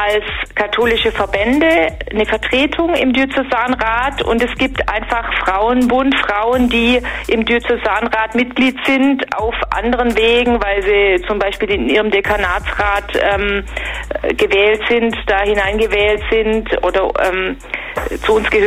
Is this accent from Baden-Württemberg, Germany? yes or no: yes; Stuttgart, Baden-Württemberg, Germany; ich bin aus Stuttgart, bin in Stuttgart groß geworden